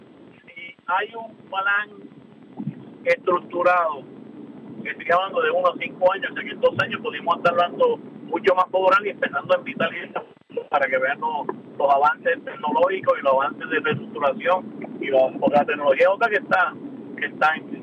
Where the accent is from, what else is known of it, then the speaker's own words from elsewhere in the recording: Puerto Rico; Podemos, como puertorriqueños, unirnos y hacer que las cosas sucedan.